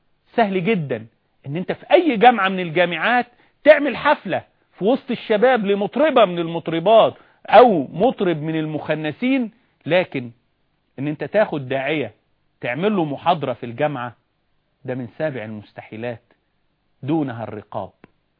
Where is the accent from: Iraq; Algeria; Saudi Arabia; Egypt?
Egypt; كان عندنا زمان في مصر وإحنا طلبة في ثانوي